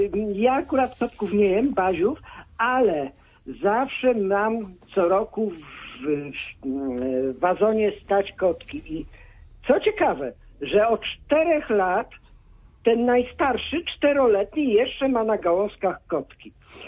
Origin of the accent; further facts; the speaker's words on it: Poznań, Greater Poland Voivodeship, Poland; Ja jestem rodowitym poznaniakiem z Wazarza, gdzie wuja Marych niedaleko się urodziłem.